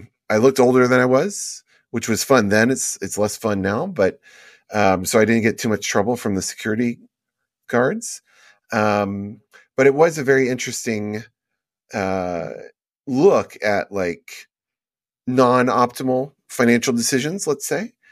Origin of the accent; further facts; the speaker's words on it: Houston, Texas, United States; also born or lived in Las Vegas; I grew up in Houston, but a lot of my time was spent in Vegas. My grandparents lived with us in Houston